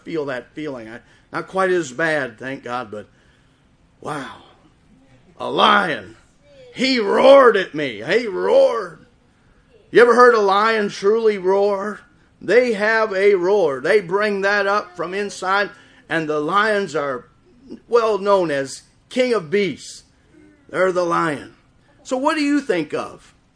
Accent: Wisconsin, United States; also born or lived in Chicago; I was born in Chicago, and I lived there till I was 4 or 5, and I moved my family up to Wisconsin.

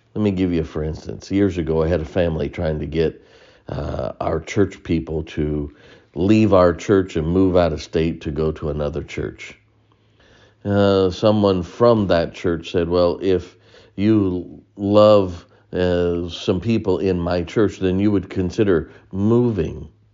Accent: United States; Now, I believe that it's our right as an American.

